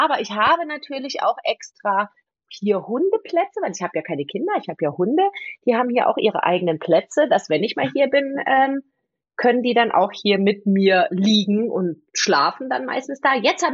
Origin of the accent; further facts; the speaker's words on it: Bergisch Gladbach, North Rhine-Westphalia, Germany; also born or lived in Bonn; In Bonn. Geboren in Bonn, in Bergisch Gladbach aufgewachsen.